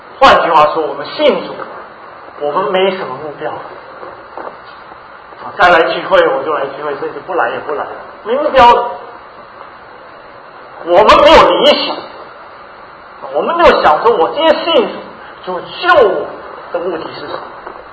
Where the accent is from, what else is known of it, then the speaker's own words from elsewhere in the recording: Hong Kong; 你知道我在香港长大的，香港是每分钟都在讲，你看不到路上有人站。